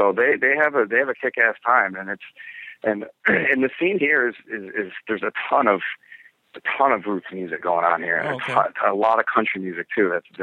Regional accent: Manhattan, New York, United States; You know, I grew up in Manhattan

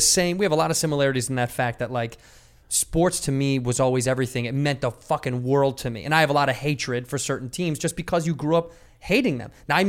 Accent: Chicago, Illinois, United States; We don't really give a fuck about Ohio as a Chicagoan.

